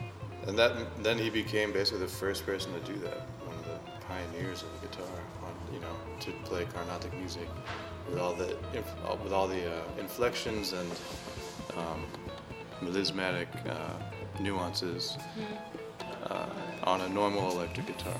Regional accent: United States; I was born and raised in the U.S. My parents are from India.

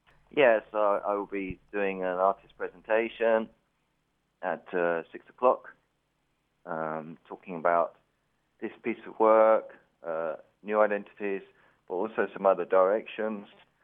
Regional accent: England, United Kingdom; I'm a British artist.

